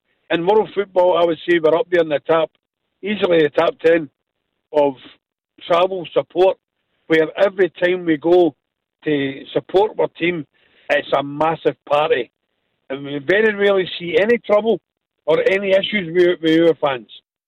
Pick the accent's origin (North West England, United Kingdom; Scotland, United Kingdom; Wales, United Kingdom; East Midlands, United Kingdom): Scotland, United Kingdom; Aye. I'm Scottish.